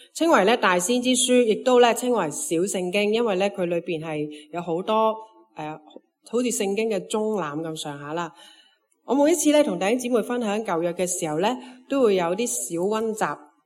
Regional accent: Hong Kong; 我其实系一个华基嘅土生土长嘅原居民嚟嘅。我十岁咧就翻华富村，即系仲喺华富村嘅时候咧，我十岁就翻噶啦。

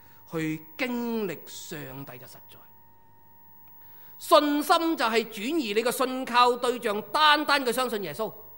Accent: China; 唔係好似我哋中國人咁聰明

